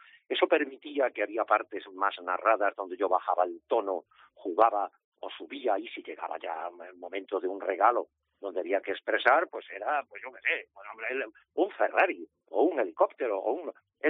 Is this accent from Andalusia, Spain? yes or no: no; Puebla de Sancho Pérez, Extremadura, Spain; moved away as an adult; now in Madrid, Spain; yo soy de origen extremeño, de un pueblito en la Baja Extremadura, que se llama Puebla de Sancho Pérez, aunque estoy afincado en Madrid hace 50 años.